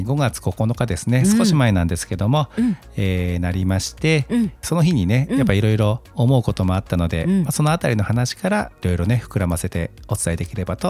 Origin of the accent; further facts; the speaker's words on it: Shizuoka, Japan; ふるさとの静岡